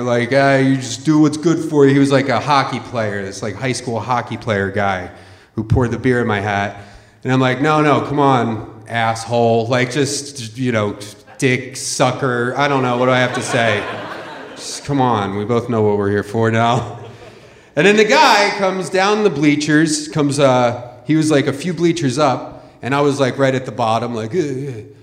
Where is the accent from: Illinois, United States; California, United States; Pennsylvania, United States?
Pennsylvania, United States; Philadelphia; I grew up in Philadelphia. You know, weird kind of neighborhood. It's a weird city still.